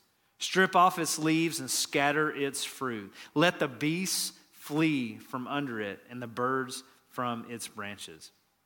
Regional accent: Atlanta, Georgia, United States; Well, I'm from Atlanta, and growing up in the mid, late 80s, early 90s, there was a household name we had around Atlanta, and that was Neon Deion.

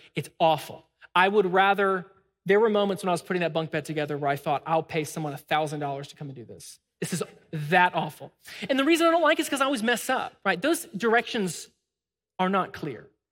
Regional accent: Smyrna, United States; we grew up here in Smyrna, our families are all here.

